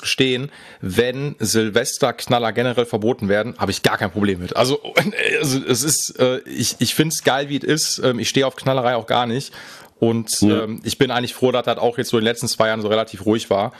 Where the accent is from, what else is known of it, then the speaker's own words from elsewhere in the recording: Essen, North Rhine-Westphalia, Germany; Ja, ich komme aus dem Pott, aus Essen, genau.